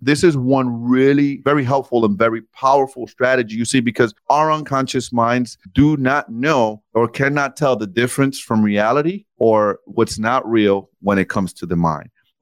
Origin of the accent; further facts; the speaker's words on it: Dominican Republic; now in United States; As a child, I grew up in the Dominican Republic, right? So I was born here in the United States. My mom came pregnant with me here to the US. And then she sent me back home to the Dominican Republic